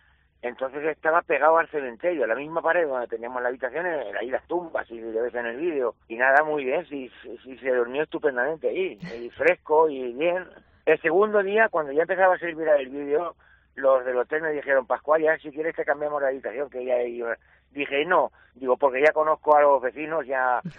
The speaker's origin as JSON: {"language": "Spanish", "town": "Albacete", "region": "Castilla-La Mancha", "country": "Spain", "said": "Vamos a ver, ¿cómo somos los de Albacete? Los de Albacete somos de la filosofía de amanece, que no es poco."}